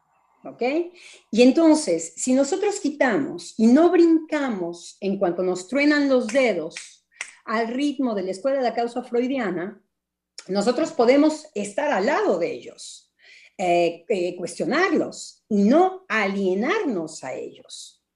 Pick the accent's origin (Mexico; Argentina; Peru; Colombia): Mexico; Y como mexicanos, además, tenemos nuestro trabajo analítico con muchos mexicanos.